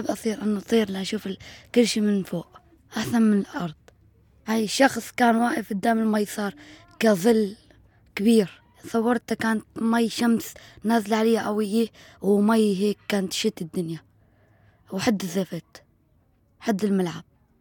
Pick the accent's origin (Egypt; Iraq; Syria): Syria; Hama Governorate; وعمري 12 سنة وأنا جاي من سوريا من ريف حما.